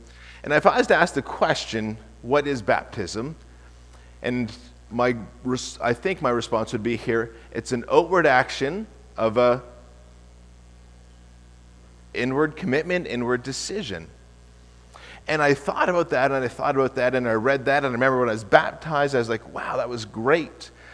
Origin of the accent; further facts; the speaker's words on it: Nova Scotia, Canada; went back to Nova Scotia, my hometown where I grew up in Lance